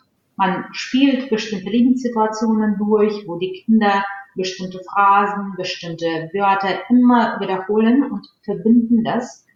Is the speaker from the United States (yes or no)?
no; Russia; first language Russian; German is a second language; komme ich ursprünglich aus Russland und meine Muttersprache ist Russisch, die ich auch wunderbar beherrsche.